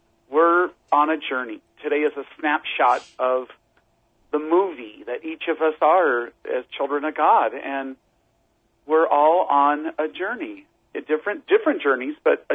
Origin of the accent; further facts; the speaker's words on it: Arcadia, California, United States; I grew up, Danny, in Arcadia, California, and that was in 1956.